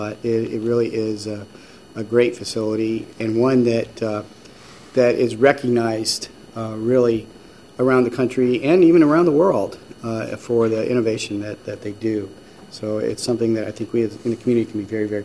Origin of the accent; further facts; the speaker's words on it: Mesa, Arizona, United States; And I'm from Mesa.